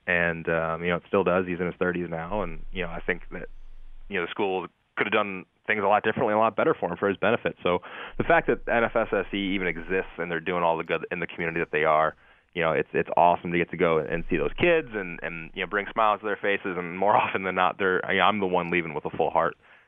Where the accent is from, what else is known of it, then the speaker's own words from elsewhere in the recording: Midwest, United States; also born or lived in West Coast / South; I've lived on the West Coast. I grew up in the Midwest. I lived in the South for a long time.